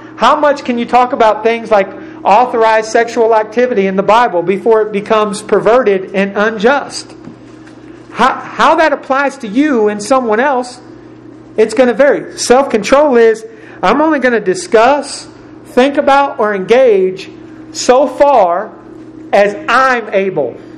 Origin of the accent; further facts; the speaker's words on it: Steubenville, Ohio, United States; When I was a young man in the city I grew up in Steubenville, Ohio, we had a club called the Fountains.